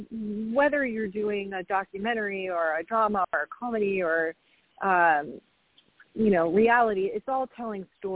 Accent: California, United States; also born or lived in Massachusetts; So, I mean, I was born in Massachusetts, and when my family said, hey, we're moving to California, and I said, not unless Lost in Space is on TV there.

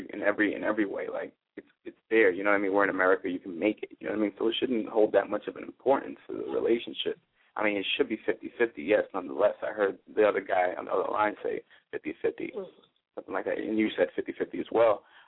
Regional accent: East Harlem, New York, United States; Hi, how are you? … I'm from East Harlem.

